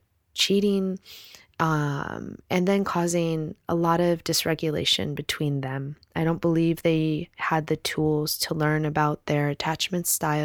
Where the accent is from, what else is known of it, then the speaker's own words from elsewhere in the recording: Chicago, Illinois, United States; I grew up in Chicago. My parents are still together, and I love them so dearly.